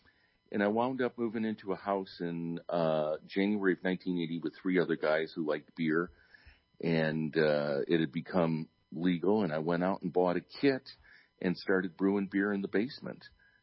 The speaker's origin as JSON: {"language": "English", "region": "Illinois", "country": "United States", "tie": "born or raised there", "also_born_or_lived": "Michigan", "moved": "as an adult", "said": "You know, I grew up in Illinois. I came to college in Michigan."}